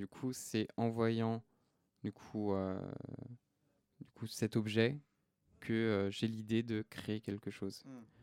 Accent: United Kingdom; accent: English; French is a second language; Oui, excusez mon accent anglais.

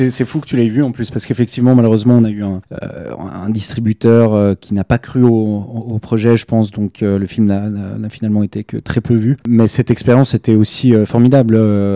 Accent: Switzerland; que j'ai ramené chez moi en Suisse.

